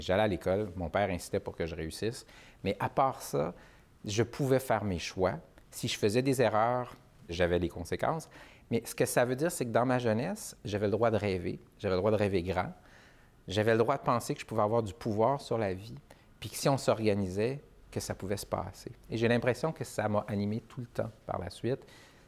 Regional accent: Montreal, Quebec, Canada; Je me suis toujours défini comme un Montréalais. Quand j'ai voyagé, souvent les gens disaient « oui, je suis Canadien, oui, je suis Québécois », mais je suis quelqu'un de la place. Mes parents ont grandi ici, mes grands-parents avaient un commerce sur la rue Laurier-Est.

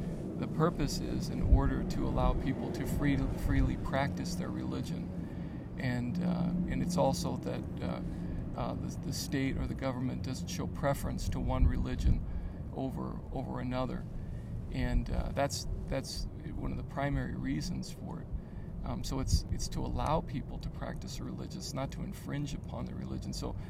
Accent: United States; I'm a Catholic, I'm American.

